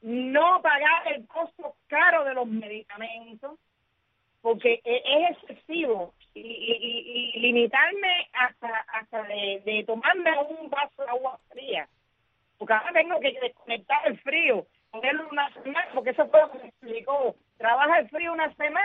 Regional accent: Cuba; Te voy a hablar como cubana y parte de este pueblo.

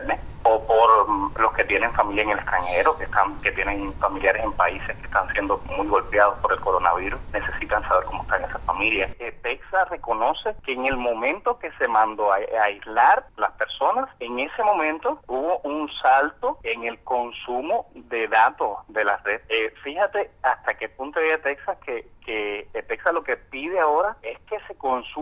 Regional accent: Cuba; todas esas cosas que estamos viviendo como cubanos.

